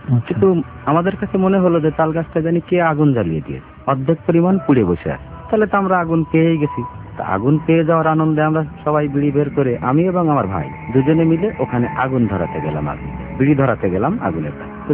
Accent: Khulna, Khulna Division, Bangladesh; born there; আমার জন্মস্থান খুলনা বিদায়

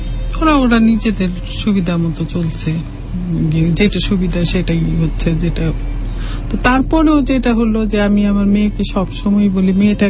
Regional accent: Bangladesh; also born or lived in Dhaka; আমি class four পর্যন্ত আমি ঢাকায় ছিলাম, ক্লাস ফোর থেকে আমি গ্রামে চলে গেছি, গ্রামে ক্লাস নাইন পর্যন্ত

